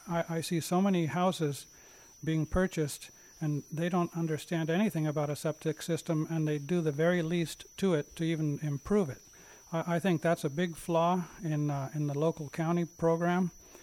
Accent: Jenner, California, United States; from Jenner.

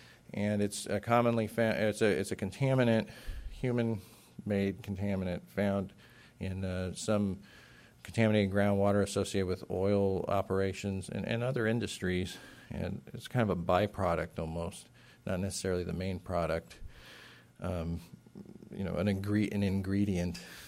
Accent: Los Angeles, California, United States; One of the most glaring examples to me is near where I grew up in Los Angeles, on the kind of the suburban fringe.

